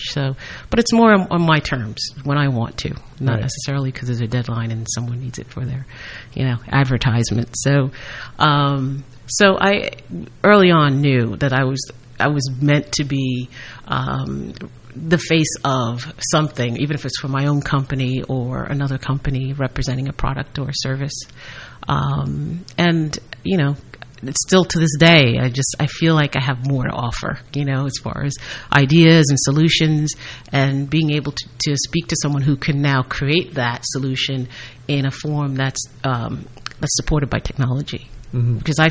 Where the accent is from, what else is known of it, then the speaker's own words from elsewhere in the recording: New York, United States; I'm from New York, so that's okay.